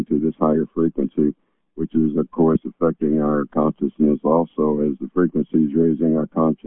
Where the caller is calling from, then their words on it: Virginia, United States; in Virginia.